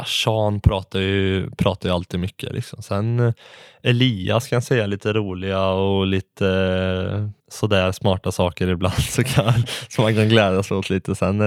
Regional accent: Lugnås, Västra Götaland County, Sweden; och att det är min hemort, yes.

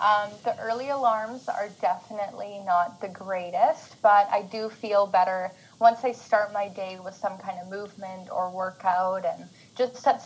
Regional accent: British Columbia, Canada; I live in a small city / town on Vancouver Island. I'm from British Columbia, Canada.

